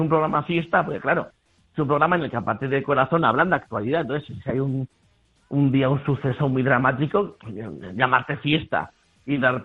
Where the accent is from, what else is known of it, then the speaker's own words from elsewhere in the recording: Pamplona, Navarre, Spain; empezó en la tele en Pamplona, aquí en una cadena de mi ciudad